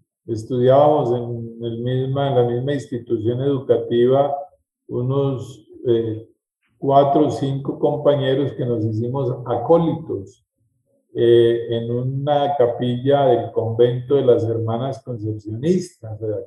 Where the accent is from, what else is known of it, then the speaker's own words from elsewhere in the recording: Ibagué, Tolima, Colombia; also born or lived in Cali; Mis padres, cuando yo nací, estaban radicados en Cali en razón del trabajo de mi papá. Mi papá era constructor, pero después, como se trasladó por su trabajo al Tolima